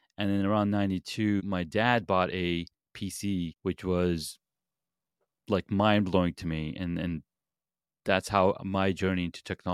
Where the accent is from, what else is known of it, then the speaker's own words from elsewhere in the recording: Saudi Arabia; And then growing up in Saudi Arabia, we only had two television channels.